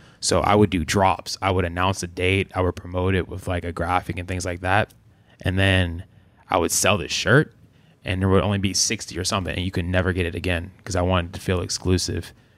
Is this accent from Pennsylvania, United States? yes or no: yes; Pittsburgh, Pennsylvania, United States; Yeah, I'm from Pittsburgh.